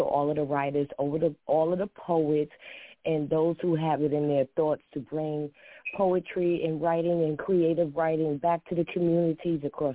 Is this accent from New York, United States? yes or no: yes; New York, United States; I'm calling from North Carolina, although I'm from New York.